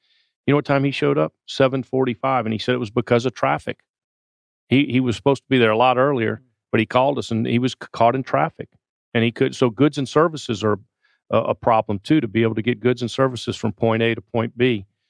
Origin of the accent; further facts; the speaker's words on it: New Orleans, Louisiana, United States; moved away; I got to tell you, I grew up in New Orleans, and I love New Orleans, but I had to leave.